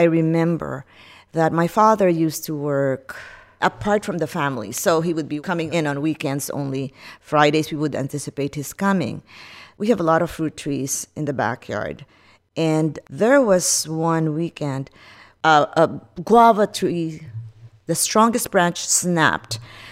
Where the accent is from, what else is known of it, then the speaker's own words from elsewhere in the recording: San Juan, Metro Manila, Philippines; now in Orange, United States; I am from Orange, California, originally from the Philippines, San Juan.